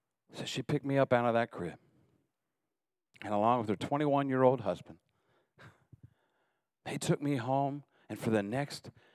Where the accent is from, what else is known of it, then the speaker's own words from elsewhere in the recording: Maryland, United States; born there; I was born in August 1968. That's right, I'm 79 years old. And the moment that I was born, I was placed immediately into an orphanage down in Western Maryland.